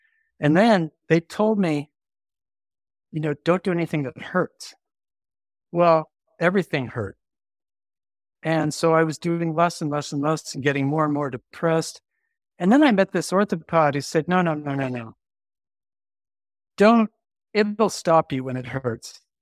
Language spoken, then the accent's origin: English; San Diego, California, United States; I grew up in San Diego, and I've always loved the mountains and the ocean.